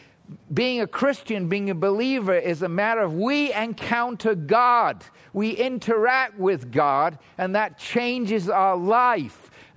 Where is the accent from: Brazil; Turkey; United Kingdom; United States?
United Kingdom; England; moved away; I left England. That was my first time to leave my home country. First time outside of England.